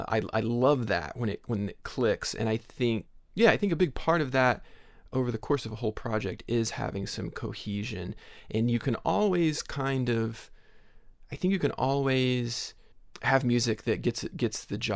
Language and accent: English; Tennessee, United States; moved away as an adult; also born or lived in Nashville; now in Los Angeles, United States; I'm from East Tennessee, but I lived in Nashville for 5 years, I think. Went to college there, and before I moved to LA.